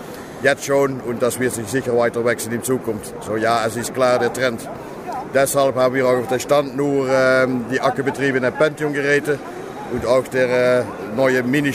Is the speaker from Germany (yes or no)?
no; Netherlands; German is a second language; Ich komme aus Holland, also das erklärt einiges hoffentlich.